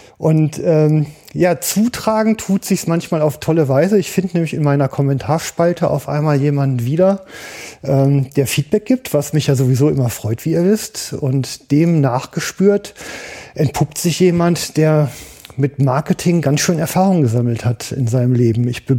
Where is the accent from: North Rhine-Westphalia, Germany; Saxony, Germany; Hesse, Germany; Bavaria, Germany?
North Rhine-Westphalia, Germany; Duisburg; ich bin ja auch aus Duisburg.